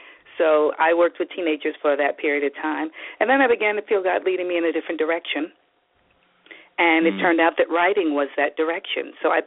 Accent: New York, United States; now in Atlanta, United States; I'm calling in from Atlanta, where I've lived for, about 18 years, but I'm originally from New York.

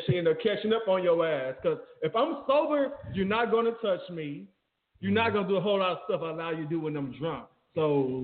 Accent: Chicago, Illinois, United States; my life, the way I grew up in Chicago, like, I'm the only gay boy in my family.

